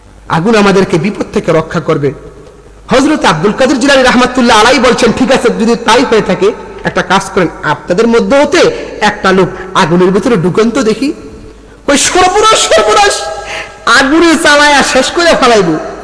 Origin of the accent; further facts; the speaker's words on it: Nagerchar, Dhaka Division, Bangladesh; আমার দেশের বাড়ি নাগেরচর গ্রাম, পোস্ট অফিস গজারিয়া, থানা গজারিয়া, জেলা মুন্সিগঞ্জ।